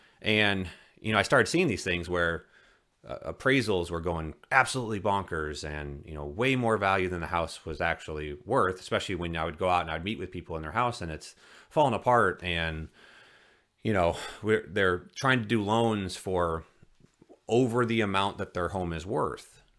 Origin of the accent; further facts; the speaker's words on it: Bloomington, Illinois, United States; back in my hometown of Bloomington, Illinois, with State Farm Insurance